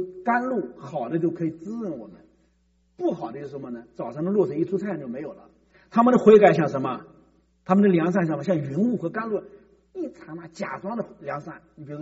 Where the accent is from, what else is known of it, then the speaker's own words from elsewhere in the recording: China; 就我们中国人怎么善变得这么快呢？